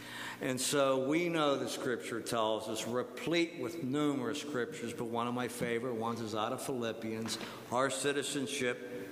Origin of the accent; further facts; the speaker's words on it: United States; I'm very grateful that I'm an American. I'm grateful that I was born in this country.